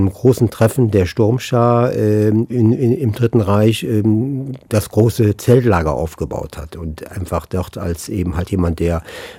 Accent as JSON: {"language": "German", "town": "Neuss", "region": "North Rhine-Westphalia", "country": "Germany", "tie": "born or raised there", "said": "die Jugendpflege in meiner Heimatstadt Neuss"}